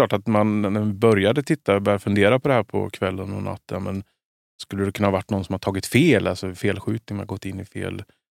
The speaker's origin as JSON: {"language": "Swedish", "town": "Växjö", "region": "Kronoberg County", "country": "Sweden", "lives_now": "Stockholm, Sweden", "said": "Nej, jag kommer ju själv från Växjö."}